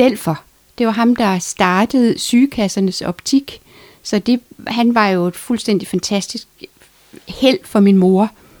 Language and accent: Danish; Vanløse, Capital Region of Denmark, Denmark; also born or lived in Nørrebro; Født på Nørrebro, flyttede vi til Vanløse.